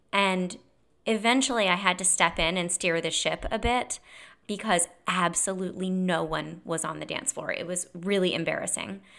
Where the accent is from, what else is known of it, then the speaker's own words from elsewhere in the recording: United States; now in Germany; I live overseas in Germany, and my wedding is in the States, in Montana. The groom is German and I'm American.